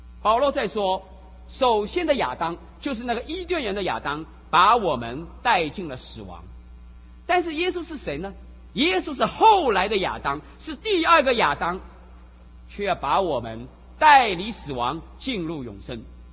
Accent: China; 连我们中国人其实看福音也会耻辱的

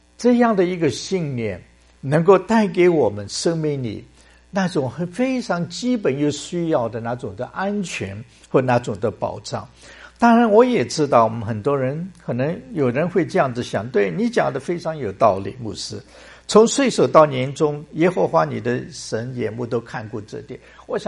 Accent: Hong Kong; 因为我在香港长大的，所以就比较经常听见过新年的话一定要穿新的衣服

